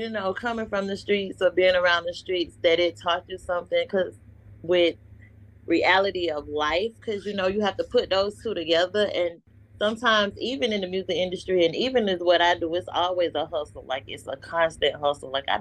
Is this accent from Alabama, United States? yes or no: no; Georgia, United States; now in Florida, United States; I'm from Georgia, so I understand the togetherness. I moved to Florida.